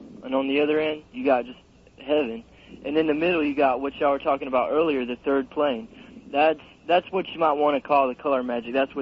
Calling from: Jacksonville, Florida, United States; I'm calling from Jacksonville in Florida.

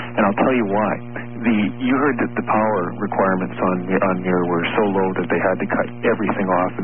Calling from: Coquitlam, British Columbia, Canada; I'm calling from Coquitlam, British Columbia

